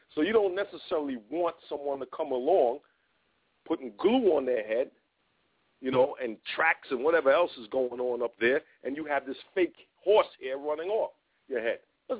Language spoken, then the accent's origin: English; Jamaica; born there; I was born in West Jamaica, West Indies